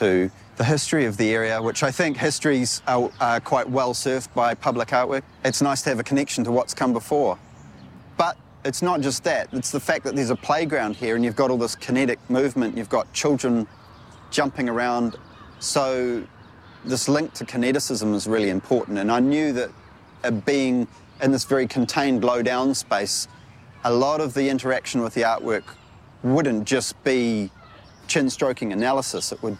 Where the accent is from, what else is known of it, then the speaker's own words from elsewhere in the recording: Auckland, New Zealand; Now, I grew up in Auckland, there's volcanoes everywhere, there's rock everywhere.